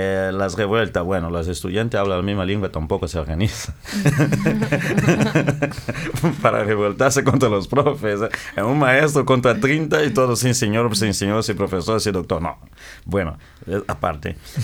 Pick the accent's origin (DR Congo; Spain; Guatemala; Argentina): DR Congo; now in Brazil; yo soy natural de la República Democrática del Congo, que hace como 32 años que estoy en Brasil.